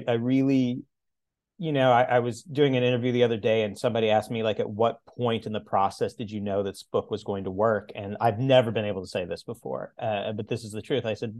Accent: the Ozarks, United States; I'm originally from the Ozarks.

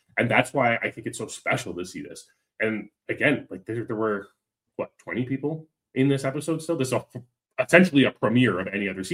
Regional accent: Canada; I'm Canadian. Give me a break, okay?

